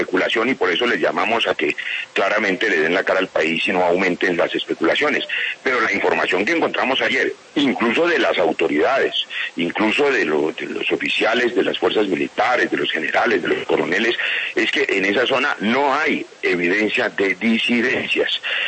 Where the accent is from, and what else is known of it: Colombia